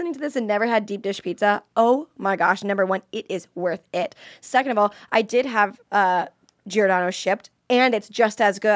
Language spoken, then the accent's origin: English; Florida, United States; No, I'm from Florida.